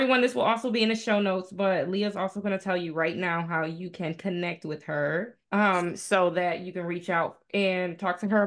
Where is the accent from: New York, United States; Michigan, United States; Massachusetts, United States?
Michigan, United States; And you know, I'm from Michigan, so the snow is not a problem.